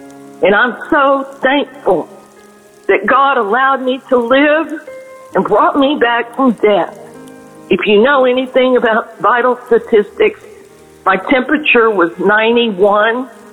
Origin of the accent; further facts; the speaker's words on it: Texas, United States; Good morning. … I'm from Texas.